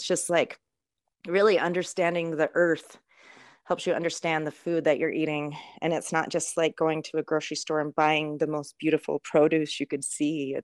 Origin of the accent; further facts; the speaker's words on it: Utah, United States; I grew up in Utah, so it was mostly like my identity of why I understand food and why certain kinds of foods are important to me, because I grew up in the mountains, I grew up foraging